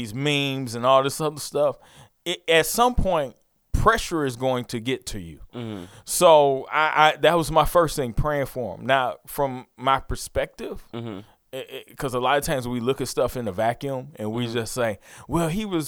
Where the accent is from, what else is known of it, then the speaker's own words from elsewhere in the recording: Detroit, Michigan, United States; I'm from Detroit.